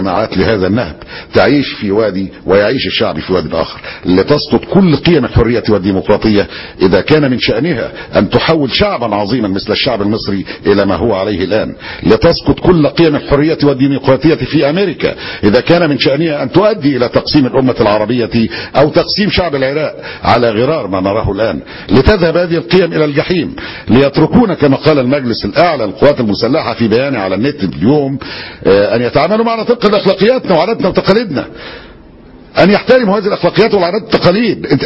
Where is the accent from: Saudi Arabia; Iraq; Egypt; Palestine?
Egypt; أنا كمواطن مصري